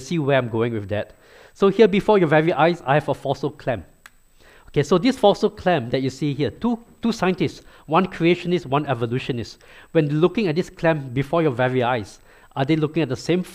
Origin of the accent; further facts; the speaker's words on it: Singapore; I grew up in Singapore.